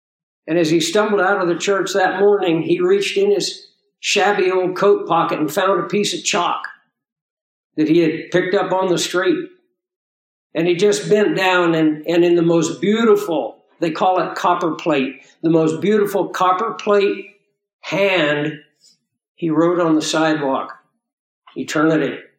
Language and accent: English; Kansas, United States; I used to look over the hills on the ranch that I grew up on there in Kansas